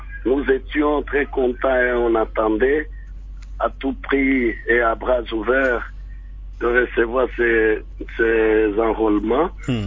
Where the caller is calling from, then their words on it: Lubumbashi, Haut-Katanga, DR Congo; pour que la situation ne puisse pas s'empirer ici chez nous à Lubumbashi.